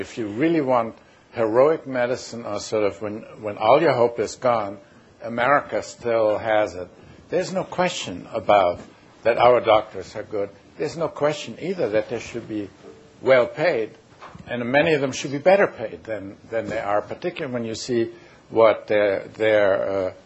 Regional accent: Germany; now in Canada; And I have lived in two nations. Germany, I grew up, it's a nation. You sense it when you're there. So, and Canada. I'm still a Canadian as well.

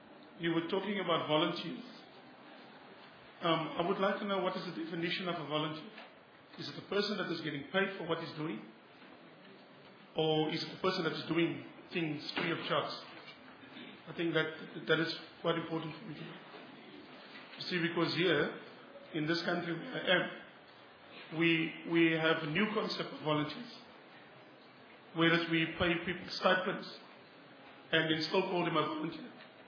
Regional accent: South Africa; I'm from Santa in South Africa.

